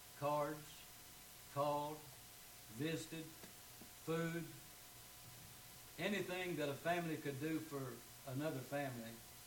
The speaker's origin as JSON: {"language": "English", "region": "Alabama", "country": "United States", "said": "I'm not anything like she is, just that she was. I am from Alabama, so that's from deep south."}